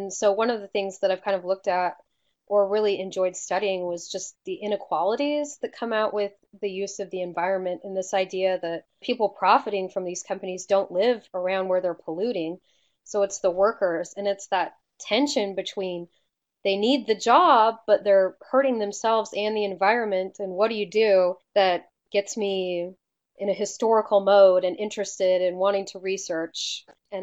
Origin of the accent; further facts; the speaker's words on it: Idaho, United States; I always felt growing up in Idaho that there wasn't a lot of history there.